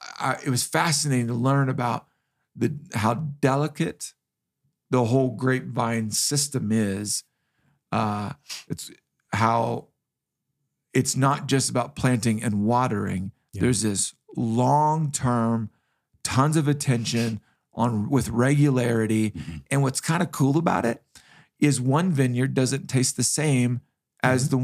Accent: Kansas, United States; also born or lived in Indiana; I grew up in Kansas and Indiana.

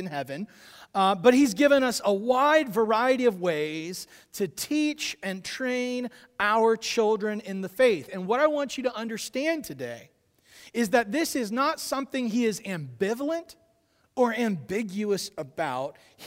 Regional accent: Columbus, Ohio, United States; I grew up in Columbus, and I've been to many, many funerals. My dad was a pastor, and I didn't see this in Columbus.

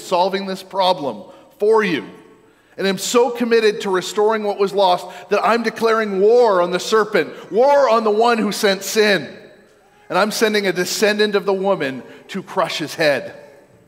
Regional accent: Maine, United States; I grew up in Maine, and logging's still a thing in Maine

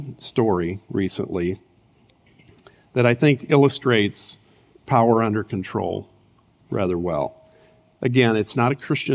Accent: Urbandale, United States; got saved back in 1983 while living in Austin, Texas. I am originally from the Urbandale area.

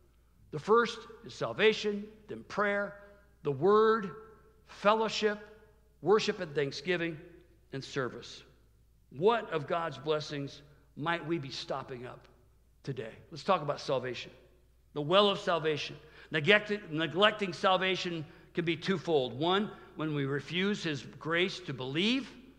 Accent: Midwest, United States; We moved out to California. I started a job there. Within 2 weeks, it rained one day. And you know, we grew up in the Midwest.

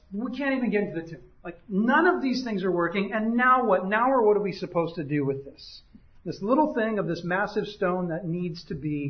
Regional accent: United States; No, actually, thank you for asking, but no, I'm an American, no.

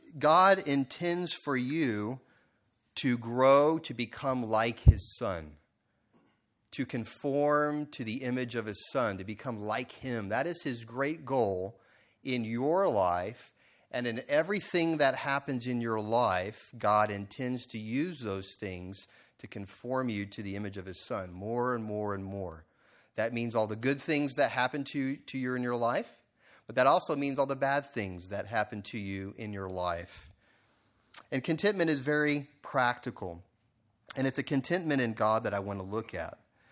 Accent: Katy, Texas, United States; When I went to school in California, I would tell people that I grew up in Katy, Texas, and they would always give me a really strange look.

